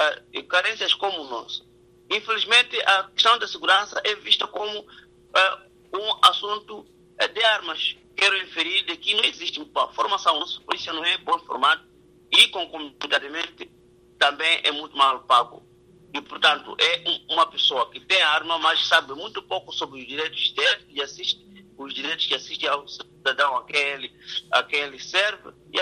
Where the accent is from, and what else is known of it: Mozambique